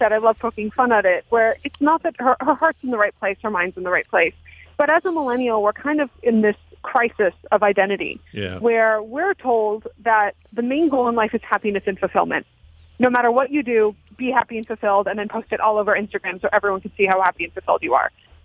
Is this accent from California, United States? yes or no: yes; Los Angeles, California, United States; I'm an Angeleno. I grew up in Los Angeles